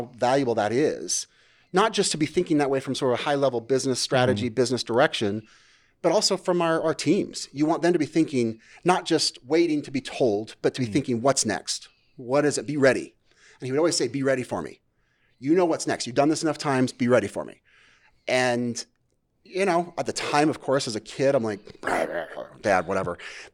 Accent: Las Vegas, Nevada, United States; Yeah, I'm actually a Vegas kid. I grew up in Vegas.

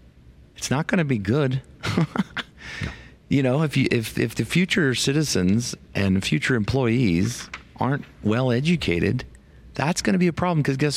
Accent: Indiana, United States; now in New Mexico, United States; I came from another state. I came from Indiana to live here, and now I call New Mexico home.

